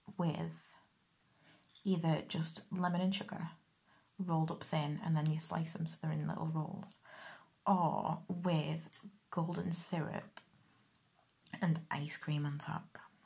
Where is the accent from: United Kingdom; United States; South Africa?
United Kingdom; And I'm British, so I think my pancakes and your pancakes, if you're in America, are different completely.